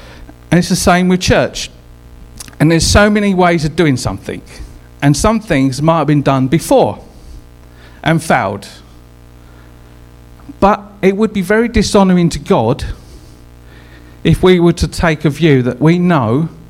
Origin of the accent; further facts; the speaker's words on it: Dagenham, London, United Kingdom; I'm a Dagnamite. Yeah? Okay, I'm from Dagenham. I lived 3 clicks in Narm. It's like a battleground, but I love it